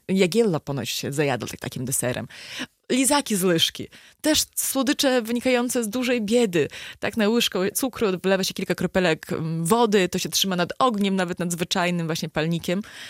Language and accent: Polish; Vilnius, Vilnius County, Lithuania; A z kolei u mnie w Wilnie to jest największy wstyd.